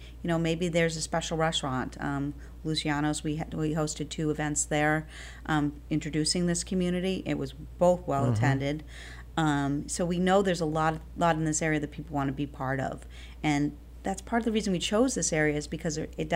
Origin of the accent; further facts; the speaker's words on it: Sandwich, Massachusetts, United States; I'm actually from Sandwich, Mass.